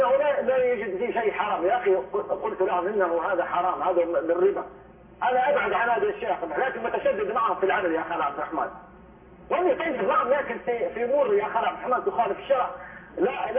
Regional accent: Libya; هذا ليس عندنا في ليبيا

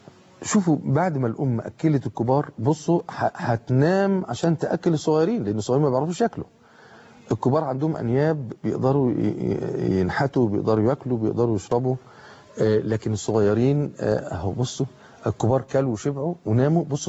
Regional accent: Egypt; لكن احنا عندنا كل ده ازاي مش قادرين نشتغل ازاي؟

